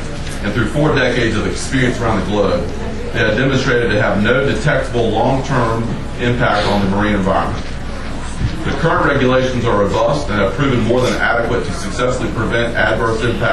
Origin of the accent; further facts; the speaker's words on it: Wilmington, North Carolina, United States; now in Raleigh, United States; I'm a resident, former resident of New Hanover County. I grew up in Wilmington. I live in Raleigh now.